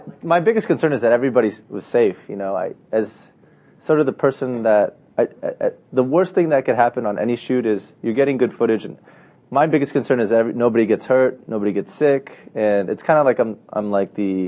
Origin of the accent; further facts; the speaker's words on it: United States; growing up in America, sometimes that gets dismissed or taken advantage of or not even, you know, considered.